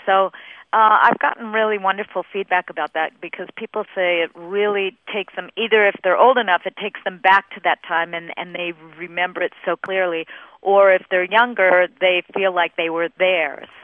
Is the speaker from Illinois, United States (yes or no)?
no; Los Angeles, California, United States; It's really about growing up in Los Angeles, kind of on the fringe of celebrity, and always feeling like an outsider